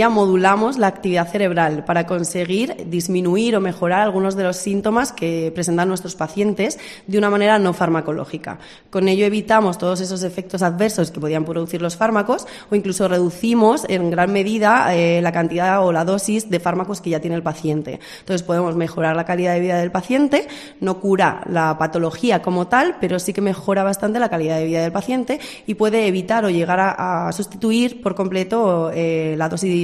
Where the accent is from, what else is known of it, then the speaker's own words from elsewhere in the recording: Toledo, Castilla-La Mancha, Spain; ya que soy de Toledo